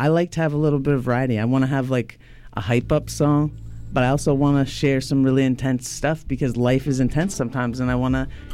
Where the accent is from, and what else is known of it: London, Ontario, Canada